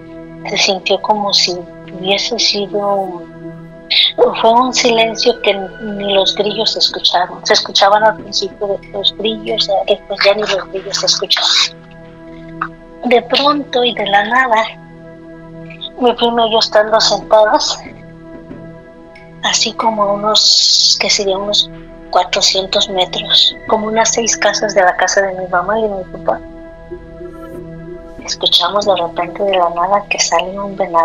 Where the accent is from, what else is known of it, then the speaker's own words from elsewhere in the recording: Río Verde, San Luis Potosí, Mexico; Y yo soy de Río Verde, San Luis Potosí.